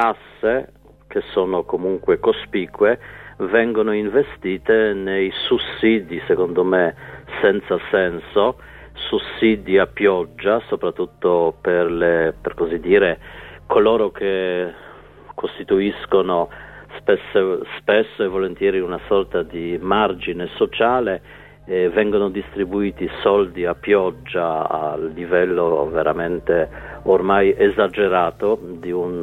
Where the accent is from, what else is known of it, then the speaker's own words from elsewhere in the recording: Poland; le riforme che sono state attuate da questo governo in Polonia hanno riportato il mio paese di origine, non vorrei esagerare, ma almeno 20 anni o di più indietro.